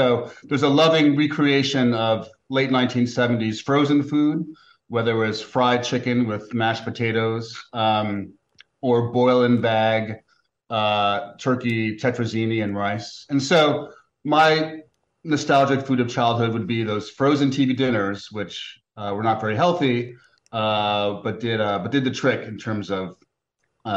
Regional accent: New York City, New York, United States; about New York City in the 1950s, 60s, 70s, and 80s. And so I've done a sort of deep archaeology of my hometown.

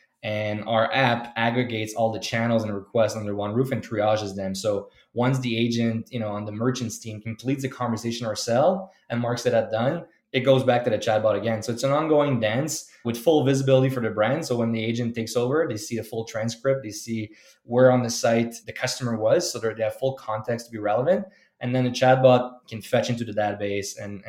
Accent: Canada; You heard in the intro … so that's a French name. So we're French Canadian.

